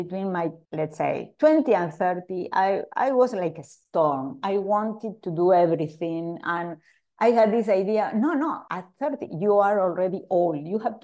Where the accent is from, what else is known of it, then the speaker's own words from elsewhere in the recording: Argentina; English is a second language; I was a woman from Latin America, from Argentina.